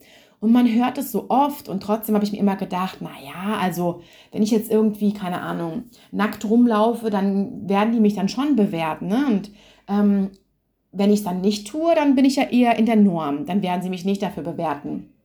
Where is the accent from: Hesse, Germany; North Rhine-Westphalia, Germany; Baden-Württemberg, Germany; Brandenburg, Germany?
Hesse, Germany; Hanau; ich komme irgendwie aus Hanau